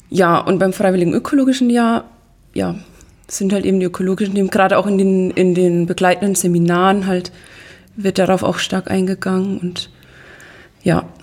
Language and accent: German; Riedenberg, Bavaria, Germany; Und ich komme aus Riedenberg.